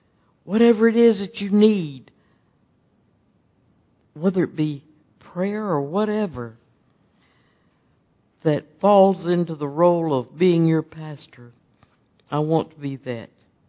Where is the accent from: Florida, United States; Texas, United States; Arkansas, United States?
Florida, United States; Chattahoochee; I was raised in Chattahoochee, where my husband Daniel and I have lived for the past 45 years.